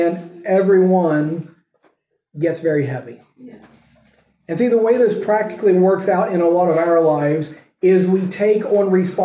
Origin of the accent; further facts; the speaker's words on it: United States; And I know as American, it's probably even more so for me, okay?